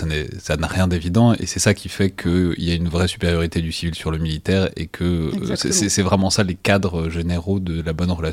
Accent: France; accent: French; Je le prononce avec mon horrible accent français

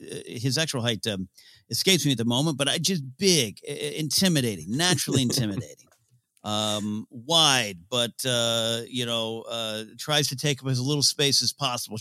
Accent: Arroyo Grande, California, United States; Even though there was two local bars in my hometown in the Arroyo Grande Village.

